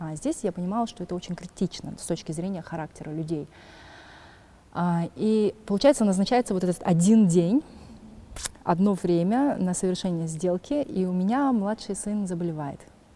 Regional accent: Kazakhstan; я, соответственно, казашка

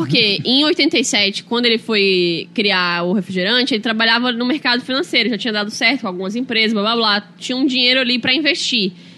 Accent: Northeast Region, Brazil; Então, quando eu era criança, eu também... Eu não sou da Rússia comunista, mas no Nordeste não chegava muita coisa lá.

